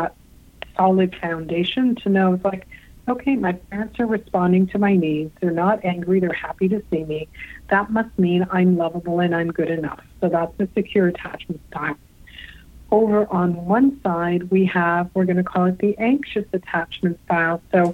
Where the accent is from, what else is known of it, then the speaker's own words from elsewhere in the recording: Canada; I'm Canadian.